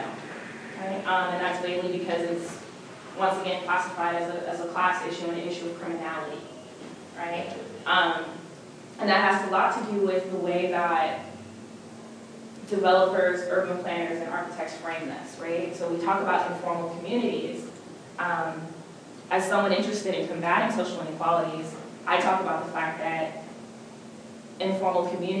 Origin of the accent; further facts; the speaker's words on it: the South, United States; I get there, and I'm a Southerner, I was like, oh, I know black-eyed peas and ham hocks when I see it, right?